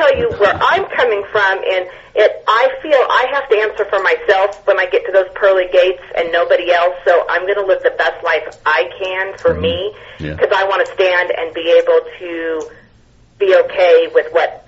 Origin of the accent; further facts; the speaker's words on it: Georgia, United States; I grew up in Georgia, so I really do.